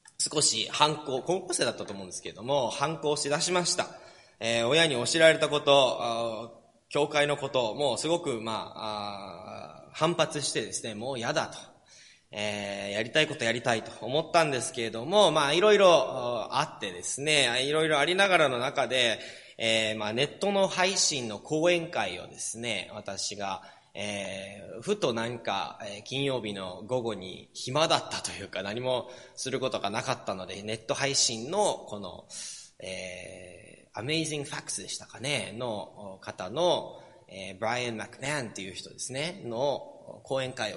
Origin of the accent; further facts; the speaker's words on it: Tanba, Kyoto, Japan; いや、日本生まれ育ちです。京都ですって言うと、え、京都？とか言われるんですけども、丹波の黒豆の有名なんですね、丹波から、丹波生まれ育ちだったんですけれども